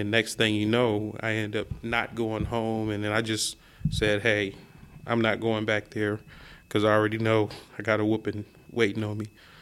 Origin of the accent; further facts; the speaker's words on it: Riverside, California, United States; I was born in Riverside, California, way back in the 1973. So I grew up, I'm the second to the youngest of eight.